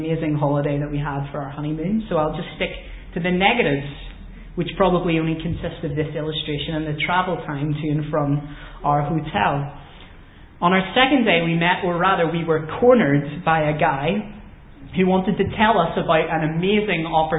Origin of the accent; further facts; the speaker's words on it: United Kingdom; And being British, well, at least I being British